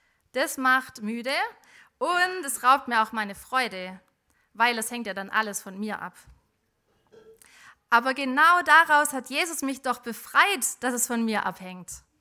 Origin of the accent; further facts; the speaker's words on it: Baden-Württemberg, Germany; Ich bin auf eifrig, ist ja klar, als Schwäbin.